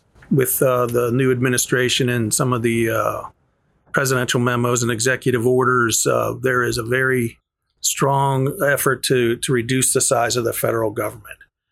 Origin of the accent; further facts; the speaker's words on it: Pittsburgh, Pennsylvania, United States; So I came into the world in Pittsburgh in the early 60s.